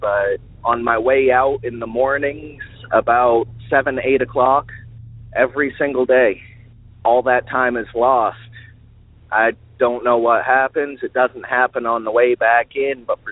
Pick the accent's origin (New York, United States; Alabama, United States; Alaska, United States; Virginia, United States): Alaska, United States; I'm from Alaska.